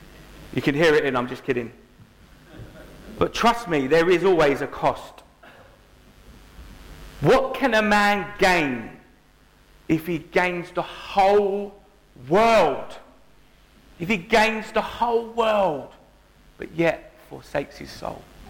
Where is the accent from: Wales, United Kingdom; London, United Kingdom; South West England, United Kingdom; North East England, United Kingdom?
London, United Kingdom; Now, as humans, where I grew up in London, there's a saying, there's no such thing as a free gift.